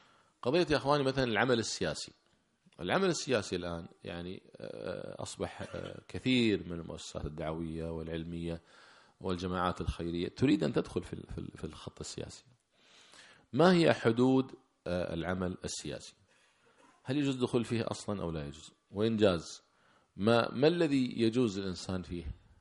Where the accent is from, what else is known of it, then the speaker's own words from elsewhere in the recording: Kuwait; يعني مثلا عندنا في الكويت